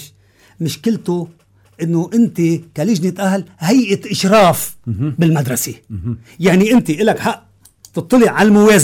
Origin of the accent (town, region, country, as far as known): Lebanon